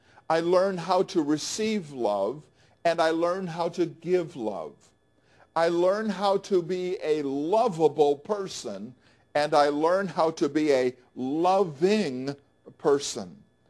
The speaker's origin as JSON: {"language": "English", "region": "New York", "country": "United States", "tie": "born or raised there", "said": "But when I was a little boy growing up in Western New York, I began my lifelong love of trains."}